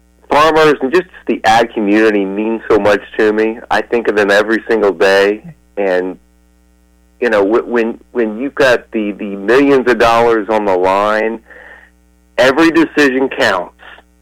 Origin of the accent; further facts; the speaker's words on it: Indiana, United States; growing up in Indiana, and, you know, I grew up in an area that, you know, was a big farming area in southwest part of the state.